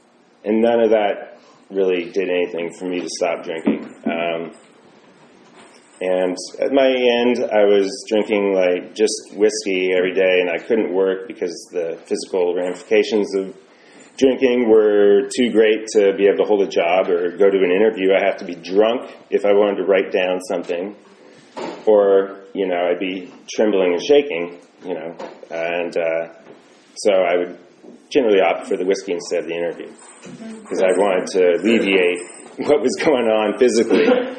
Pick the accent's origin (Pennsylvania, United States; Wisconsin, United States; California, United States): California, United States; Oakland; I'm originally from Oakland, and this is where I used to go to the old Rockridge Fellowship on Broadway